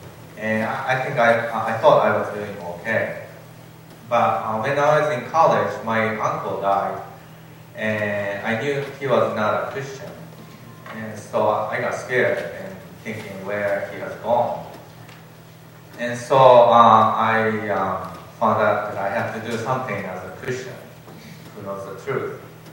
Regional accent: Japan; my wife is Carrie. We are both born and raised in Japan.

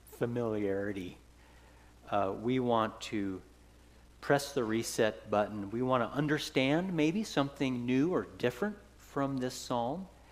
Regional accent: Dayton, Washington, United States; And that is, I was raised in Dayton, Washington. That's my home.

